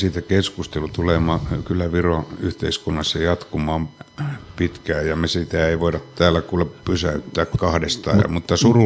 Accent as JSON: {"language": "Finnish", "town": "Rauma", "region": "Satakunta", "country": "Finland", "tie": "born or raised there", "said": "olin tuolla kotikaupungissani Raumalla käymässä"}